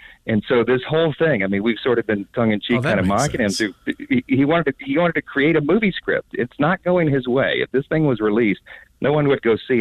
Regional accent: Louisiana, United States; And I come from Louisiana.

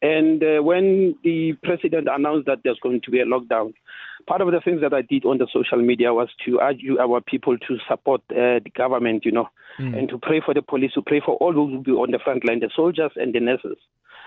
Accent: South Africa; from Harankua. You know, Aldrin, I'm a former member of the South African Police Services.

